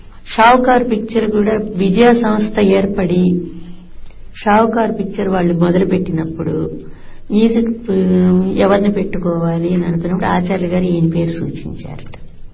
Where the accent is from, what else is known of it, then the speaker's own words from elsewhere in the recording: Pedapulivarru, Andhra Pradesh, India; మా పుట్టిన ఊరు పెదపులివేర్లు గ్రామం.